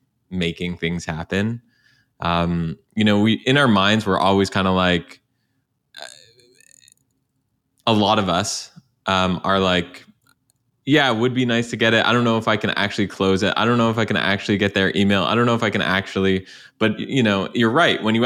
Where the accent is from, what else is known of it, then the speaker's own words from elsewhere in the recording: Canada; I'm from Canada.